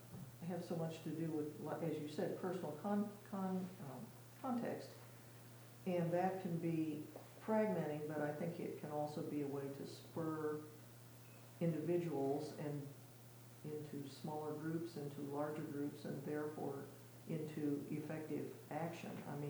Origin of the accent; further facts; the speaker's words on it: West Virginia, United States; I mentioned I grew up in the Appalachians in Western Virginia.